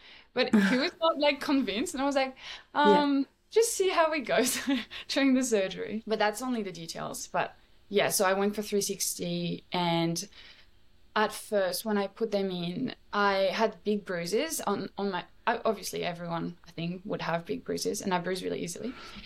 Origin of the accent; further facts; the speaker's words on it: France; moved away; I felt like everything is a little bit more superficial in a way here than it is in my hometown in France.